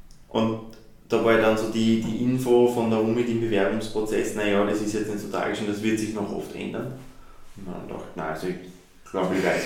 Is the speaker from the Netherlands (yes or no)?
no; Lower Austria, Austria; Nein, also ich bin eben Niederösterreicher und arbeite auch in Niederösterreich